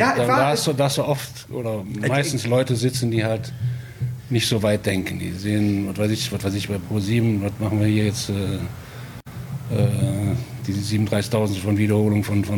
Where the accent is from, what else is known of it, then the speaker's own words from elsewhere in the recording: Bonn, North Rhine-Westphalia, Germany; Ja, in Bonn, im 7. Gebäude aufgewachsen.